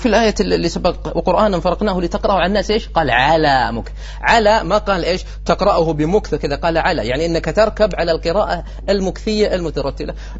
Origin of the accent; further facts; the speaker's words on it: Al-Qassim, Saudi Arabia; واحد من الكبار السن عندنا في القصيم كان طريقته عامي